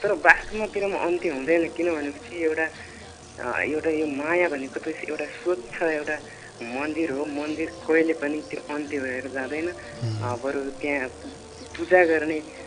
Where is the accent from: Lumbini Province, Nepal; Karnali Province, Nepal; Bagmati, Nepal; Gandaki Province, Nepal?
Karnali Province, Nepal; Salyan; now in Surkhet, Nepal; म सल्यान घर हो, अहिले सुर्खेतदेखि बोल्दैछु